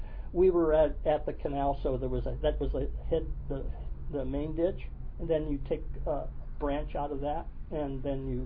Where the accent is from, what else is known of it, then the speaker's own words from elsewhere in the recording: Oakland, California, United States; Well, it's a little funny that I grew up in Oakland Hills when I was in high school. I went to Oakland High. And that's it was a horsey zone.